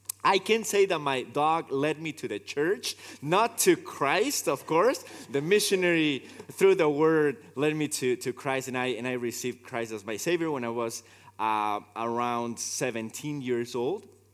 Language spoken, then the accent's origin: English; Peru; I'm from Peru. And I am studying at Faith Baptist Bible Seminary